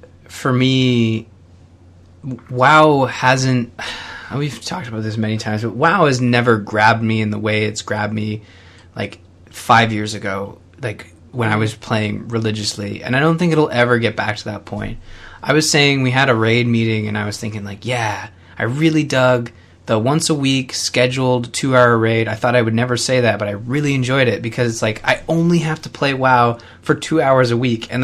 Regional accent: Canada; we're both polite because we're from Canada.

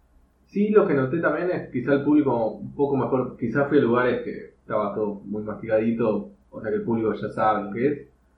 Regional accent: Argentina; yo nunca dije tipo, soy argentino

